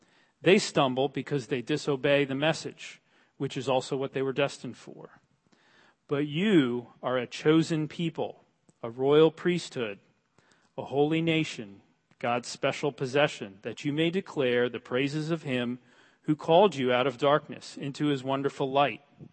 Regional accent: New York City, New York, United States; also born or lived in New Jersey; growing up in the New York City area and New Jersey

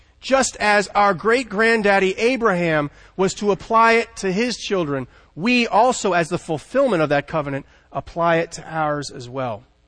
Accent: United States; The fact that I am from the United States is important to God

